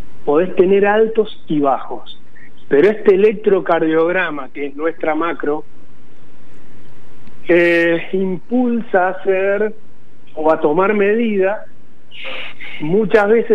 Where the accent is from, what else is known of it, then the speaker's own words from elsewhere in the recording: Canals, Córdoba, Argentina; yo estoy ahora en mi pueblo, en Canals, al sur de Córdoba, 8.000 habitantes